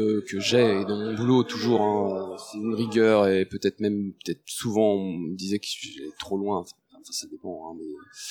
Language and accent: French; Île-de-France, France; Enfin, on est d'Île-de-France.